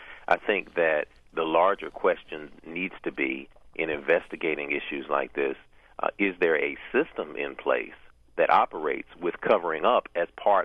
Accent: the South, United States; And when I'm sitting on a panel, and I'm from the South even, it's so interesting because I get this a lot down here.

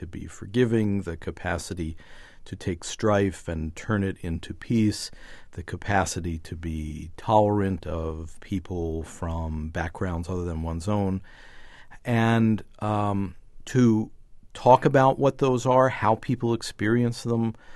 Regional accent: Philadelphia, Pennsylvania, United States; I was born in Philadelphia and went into public radio as an intern in my junior year in high school, where I was attending an alternative public high school just outside of Philadelphia

